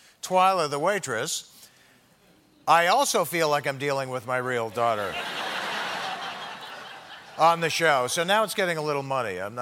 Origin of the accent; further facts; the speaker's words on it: Canada; as a Canadian